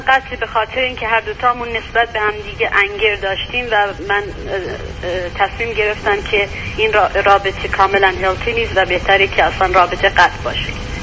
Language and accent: Persian; Iran; also born or lived in Turkey; now in Canada; من با همسر قبلیم که جدا شده بودیم از ایران، ولی با هم دیگه اومدیم کانادا.